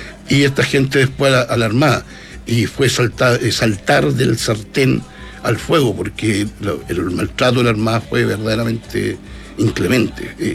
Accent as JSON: {"language": "Spanish", "town": "Rapa Nui", "region": "Valparaíso", "country": "Chile", "said": "Nosotros somos chilenos en rigor desde el año 1966, ni un minuto antes."}